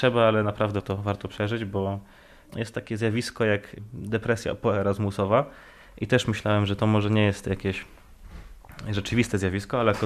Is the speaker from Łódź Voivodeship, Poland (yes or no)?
yes; Rawa Mazowiecka, Łódź Voivodeship, Poland; Ja pochodzę z Rawy Mazowieckiej, to jest 80 km od Warszawy.